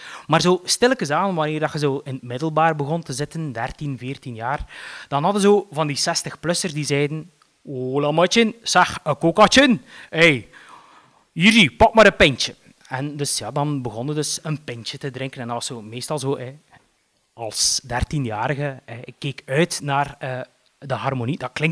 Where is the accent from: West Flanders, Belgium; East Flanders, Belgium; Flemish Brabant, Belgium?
East Flanders, Belgium; Eeklo; Ik ben opgegroeid in Eeklo.